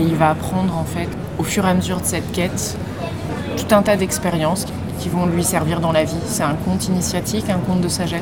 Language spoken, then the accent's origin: French; Nouvelle-Aquitaine, France; je viens de l'île d'Oléron, donc la nature.